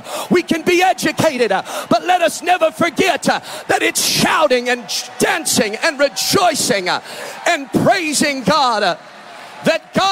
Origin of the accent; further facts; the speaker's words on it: Netherlands; I pastored in the Netherlands for 5 years. I'm a missionary's kid. I was raised in the Netherlands.